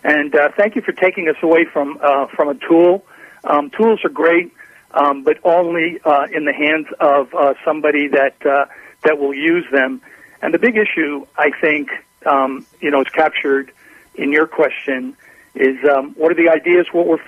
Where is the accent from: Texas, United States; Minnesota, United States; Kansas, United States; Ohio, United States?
Texas, United States; Austin; I'm from Austin, Texas, and we have a we're very fortunate.